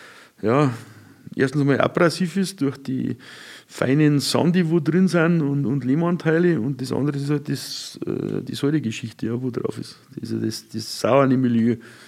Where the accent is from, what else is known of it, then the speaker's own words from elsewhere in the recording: Bad Aibling, Bavaria, Germany; ich bin ein gebürtiger Aiblinger. Ja. Ich habe 51 Jahre hier gewohnt.